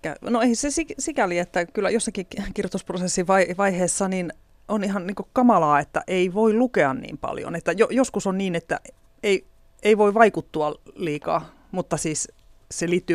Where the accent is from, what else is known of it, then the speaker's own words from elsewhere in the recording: Lapland, Finland; accent: Tornio Valley dialect; Meidän kieli on mulle, tai tämä Tornionjokilaakson murre tai pellonmurre, joku ikään kuin joku äidinkieli, mikä pitäisi olla minun äidinkieli, mutta se ei mitenkään voi olla minun äidinkieli. Mutta kuitenkin se on ollut, on tavallaan minun, se on niin kuin minun tunnekieli.